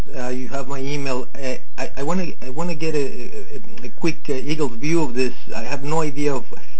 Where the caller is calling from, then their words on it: Vancouver, British Columbia, Canada; I'm calling from Vancouver